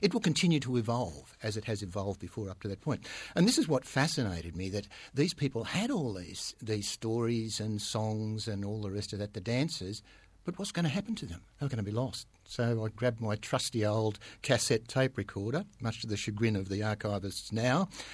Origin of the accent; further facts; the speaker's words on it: Forbes, New South Wales, Australia; And I was born and raised in Forbes, and I'm still there and very proud to be there in New South Wales.